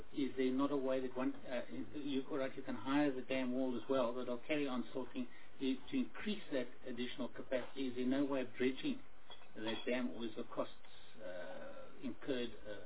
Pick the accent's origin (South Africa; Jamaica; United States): South Africa; Free State; we need that rain in the Free State. I'm from Free State Province, so if you could send some there.